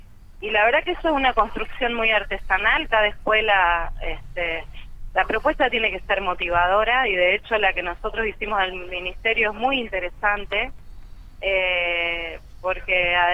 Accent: Cañada de Gómez, Santa Fe, Argentina; Nosotros que somos de Cañada de Gómez

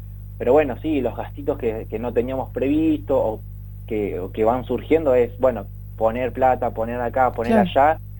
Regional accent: Los Molinos, Córdoba, Argentina; a mí la verdad me gusta mucho trabajar con, bueno, con la gente de mi pueblo. Yo hice muchos años teatro ahí en Los Molinos

